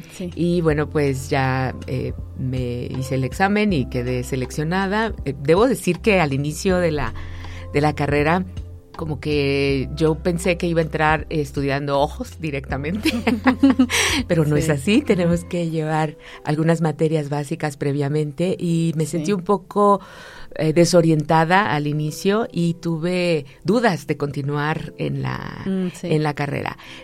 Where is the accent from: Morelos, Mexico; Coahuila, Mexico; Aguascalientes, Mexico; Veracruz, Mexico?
Aguascalientes, Mexico; also born or lived in Chicago; por azares del destino no nací en Aguascalientes, nací en Estados Unidos, en la ciudad de Chicago, aunque toda mi formación académica ha sido en Aguascalientes, siempre.